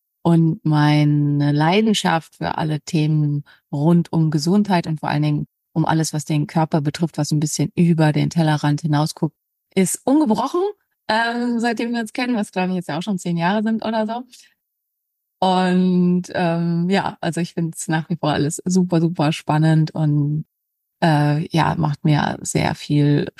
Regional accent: Berlin, Germany; Also ich bin Ärztin. Ich bin aus Berlin.

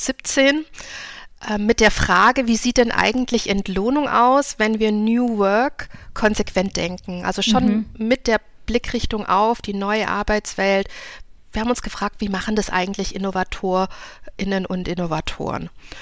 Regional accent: Baden-Württemberg, Germany; ich bin Tochter, Gastarbeiterkind, bin in Süddeutschland groß geworden, im südlichen Baden-Württemberg. Mein Vater stammt aus Süditalien, Apulien

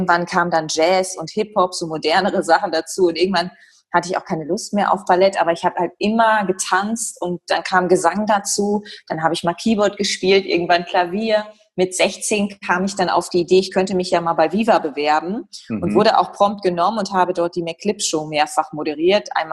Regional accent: Leer, Lower Saxony, Germany; Ich komme, wie gesagt, aus Leer Ostfriesland, bin 1985 geboren.

